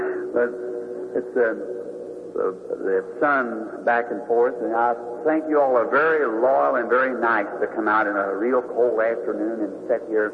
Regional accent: Kentucky, United States; This is really one of my first campaigns in Kentucky, my home state.

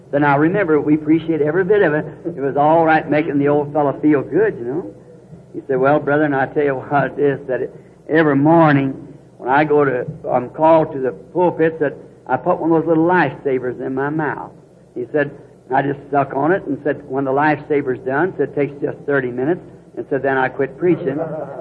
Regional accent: Ireland; Of course, being Irish, my people are Catholic.

